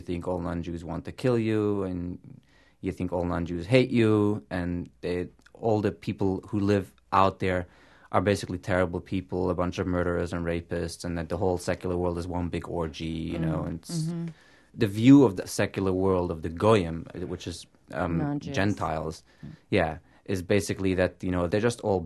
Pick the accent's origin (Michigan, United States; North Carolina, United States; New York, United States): New York, United States; New York City; I grew up in New York City, yes. I'm a stone's throw from Manhattan, but a world away.